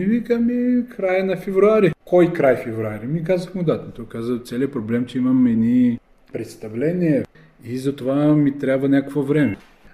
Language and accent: Bulgarian; Suvorovo, Odesa Oblast, Ukraine; И аз като малък много чувах за тия истории, понеже аз съм роден в Суворово, а Вилково е 50-60 км от моето селище